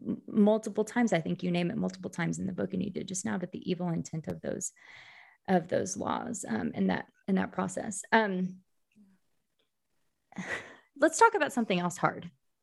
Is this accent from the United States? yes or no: yes; United States; I would say it's been my experience as an American student, especially